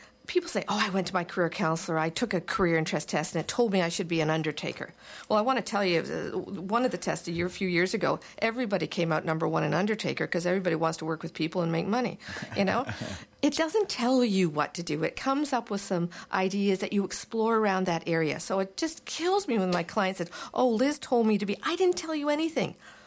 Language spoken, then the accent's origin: English; Ontario, Canada; I come from Ontario